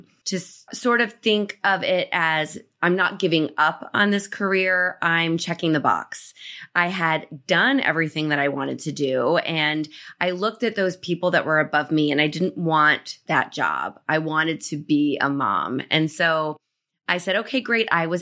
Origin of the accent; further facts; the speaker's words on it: New Jersey, United States; My family and I grew up in New Jersey. And so I just needed that family around.